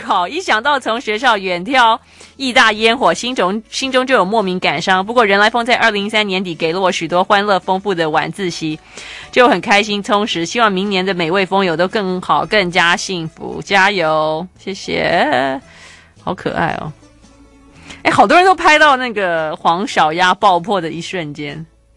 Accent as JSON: {"language": "Chinese", "country": "Taiwan", "said": "我们台湾人"}